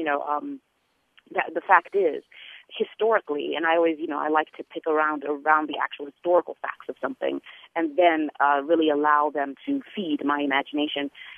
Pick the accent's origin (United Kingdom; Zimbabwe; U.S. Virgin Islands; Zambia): Zimbabwe; now in United States; for me being bicultural as I am and very much being an American and very much being a Zimbabwean.